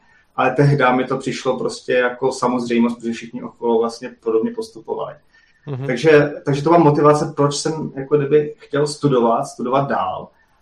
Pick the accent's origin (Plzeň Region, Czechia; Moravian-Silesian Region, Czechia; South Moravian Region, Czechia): Moravian-Silesian Region, Czechia; Ostrava; moved away as an adult; now in Prague, Czechia; původně pocházím z Ostravy, a řekl bych z vyloučené lokality v Ostravě. No a tam jsem žil, vystudoval. A po vysoké škole jsem se přesunul do Prahy, kde teďka žiju.